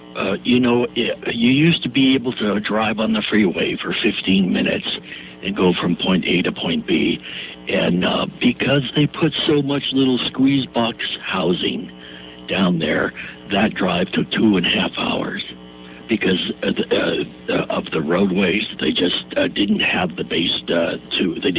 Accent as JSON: {"language": "English", "town": "Newport Beach", "region": "California", "country": "United States", "said": "Oh, really? I'm from Newport Beach."}